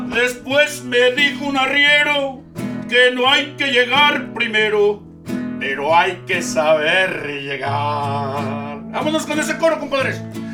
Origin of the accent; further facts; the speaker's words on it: Santa María Belén Tecalco, State of Mexico, Mexico; yo vengo de Santa María Belén Tecalco. Uh-huh. Y pues así vestimos allá.